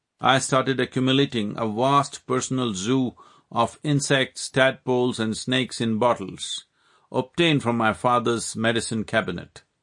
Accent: Mysore, Karnataka, India; born there

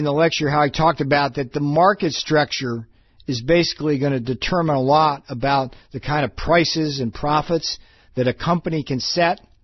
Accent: United States; the biggest deal about the free market is generally made in the United States, where, and I'm from the United States, we consider ourselves to be kind of a free market capitalist society

